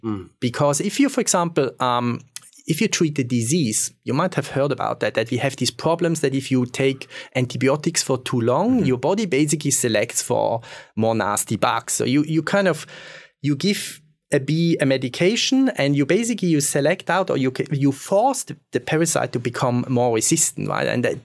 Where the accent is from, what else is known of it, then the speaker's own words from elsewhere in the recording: Switzerland; English is a second language; moved away as an adult; now in United States; I grew up in Switzerland. I was born in Switzerland. I grew up in Switzerland. I did my PhD there